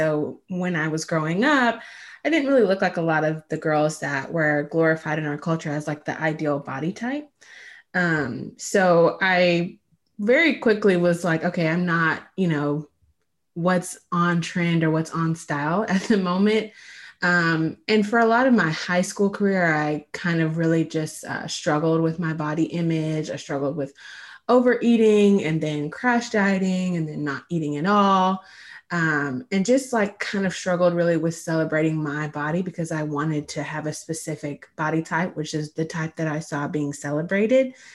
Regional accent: the South, United States; And I grew up in the South, so it wasn't said like that.

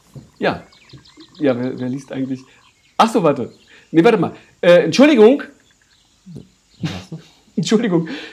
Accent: Leipzig, Saxony, Germany; komme ja nun ganz offensichtlich nicht von hier, das hört man ja wohl. Ne? Ich krieg den Dialekt, den krieg ich auch irgendwie, krieg ich den nicht weg. Ich bin eigentlich in Leipzig groß geworden.

